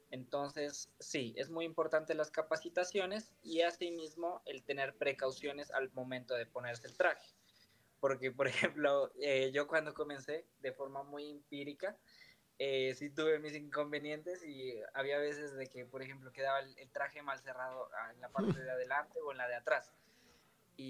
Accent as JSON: {"language": "Spanish", "town": "Pasto", "region": "Nariño", "country": "Colombia", "said": "yo soy de Pasto y estábamos con mi familia caminando en una finca familiar que tenemos"}